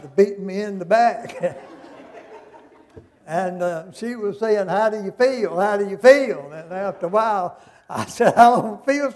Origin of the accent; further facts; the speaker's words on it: North Carolina, United States; I'm from North Carolina. God called me to preach, I come here to go to school.